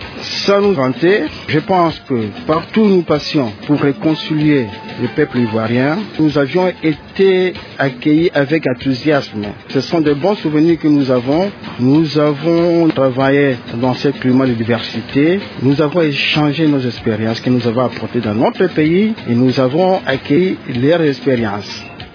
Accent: Kisangani, Tshopo, DR Congo; born there; Comme j'avais dit auparavant, je suis né à Kisangani.

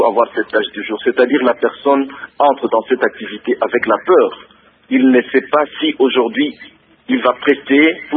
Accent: DR Congo; ce qui veut dire que chez nous au Congo, nous n'avons même pas de diplômés d'État qui peuvent être des magasiniers.

